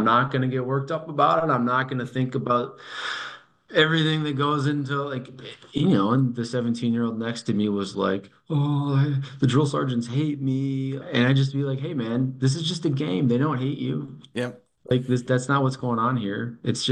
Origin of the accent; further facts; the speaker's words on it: United States; as an American who's like used to pumping out projects in a week or two